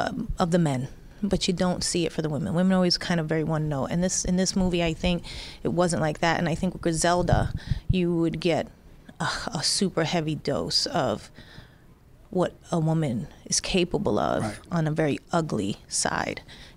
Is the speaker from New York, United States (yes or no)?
yes; Bronx, New York, United States; from just growing up in the Bronx.